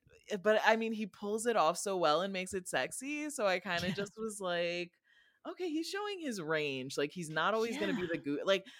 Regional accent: Midwest, United States; Okay, I'm from the Midwest. I don't have a choice. It was just put into me.

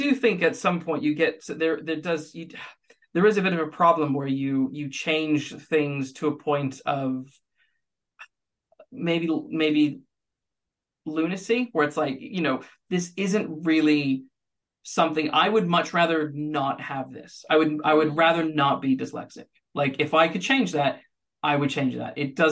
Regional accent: United States; I grew up in the States, and so I struggled in elementary and high school.

